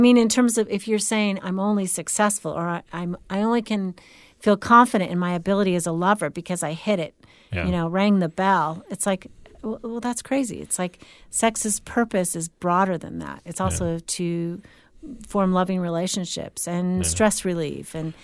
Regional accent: California, United States; Or just like growing up in California, which is what I did.

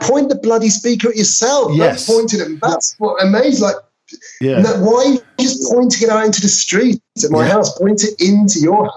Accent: England, United Kingdom; I like to keep my Englishness, and all of this being a miserable old bastard is part of being English, you know?

